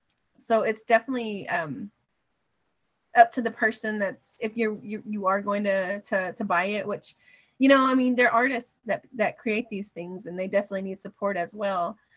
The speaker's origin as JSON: {"language": "English", "town": "Dallas", "region": "Texas", "country": "United States", "tie": "born or raised there", "said": "growing up in Arcadia Park, especially in, you know, Oak Cliff, West Dallas area, you know, you grow up with a lot of Mexican-Americans"}